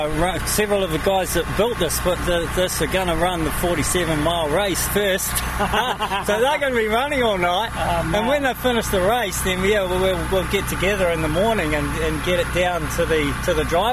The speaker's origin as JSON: {"language": "English", "town": "Christchurch", "region": "Canterbury", "country": "New Zealand", "said": "I'm from New Zealand, Christchurch Center."}